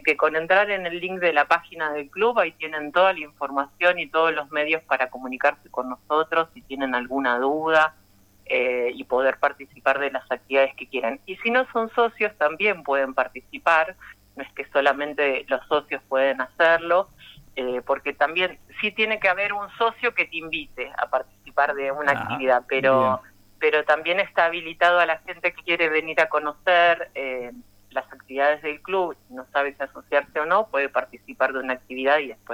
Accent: Pedro Luro, Buenos Aires Province, Argentina; now in Villa Ventana, Argentina; soy de un pueblo, soy de Pedro Luro, nacida allá, y hace 15 años que me vine para esta zona para criar a mi hijo por acá, cerca de la naturaleza y de la montaña.

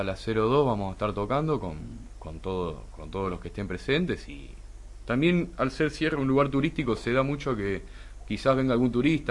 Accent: La Plata, Buenos Aires Province, Argentina; de allá de la ciudad de La Plata, yo soy de La Plata

